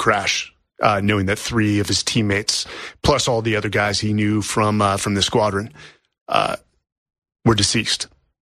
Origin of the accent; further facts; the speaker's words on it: California, United States; When I first got to this place, I grew up in the Bay Area.